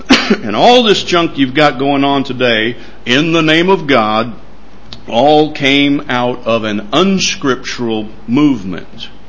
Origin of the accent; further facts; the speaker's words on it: United States; I don't have any regrets growing up in America. I'm not ashamed to call myself an American.